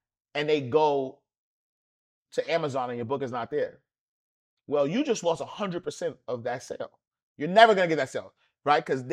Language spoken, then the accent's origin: English; New York City, New York, United States; Don't do that. I'm from Harlem, baby. The middle of the peas.